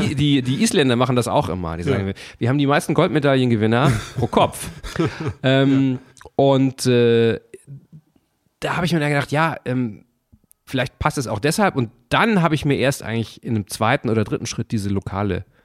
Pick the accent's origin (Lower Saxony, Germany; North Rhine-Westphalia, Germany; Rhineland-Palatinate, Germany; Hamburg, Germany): Hamburg, Germany; ich komme aus Hamburg.